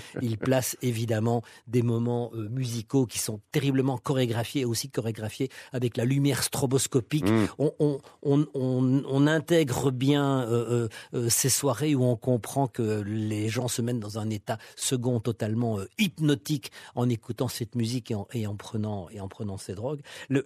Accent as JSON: {"language": "French", "country": "Switzerland", "said": "je ne vois pas pourquoi, moi, en tant que Suisse"}